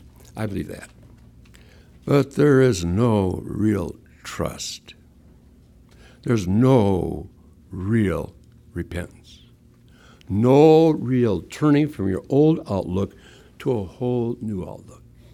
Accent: Hinckley, Minnesota, United States; also born or lived in Princeburg; I was born in a little town called Princeburg, Minnesota. People think I was born in Hinckley. I was born in Princeburg.

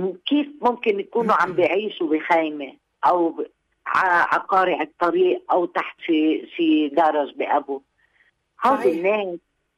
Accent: Lebanon; ليش أنا بدي استحي كلبنانية أقدم عمل لبناني بفخر

